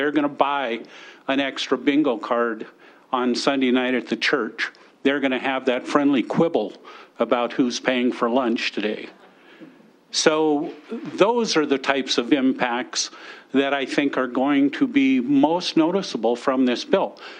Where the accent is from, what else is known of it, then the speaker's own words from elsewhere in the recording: Havre, Montana, United States; I grew up in Havre. One of the neighboring counties is Liberty County.